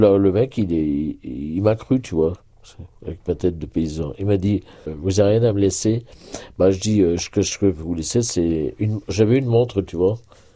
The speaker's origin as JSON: {"language": "French", "region": "Auvergne-Rhône-Alpes", "country": "France", "tie": "born or raised there", "moved": "as an adult", "lives_now": "Paris, France", "said": "Je suis né dans le Beaujolais. J'en avais marre de la province, moi. Je n'étais pas fait pour vivre dans mon bled, là, tu vois. Alors, je me suis barré avec ma valise, je suis arrivé à Paris."}